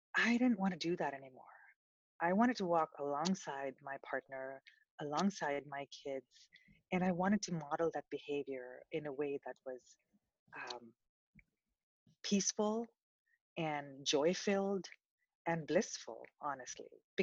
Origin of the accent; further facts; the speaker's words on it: India; also born or lived in New York; now in United States; I'm originally from India, and I spent 5 years in New York